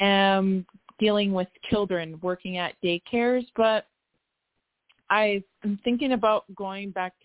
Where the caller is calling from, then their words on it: Minnesota, United States; Hi, this is … I'm calling from Minnesota.